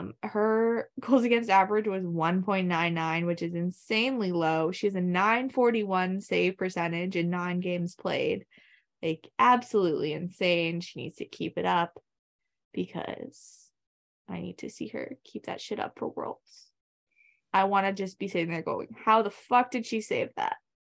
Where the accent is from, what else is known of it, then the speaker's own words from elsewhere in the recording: Canada; So anyway, I think she's on curse, which is not what I want to hear as a Canadian hockey fan.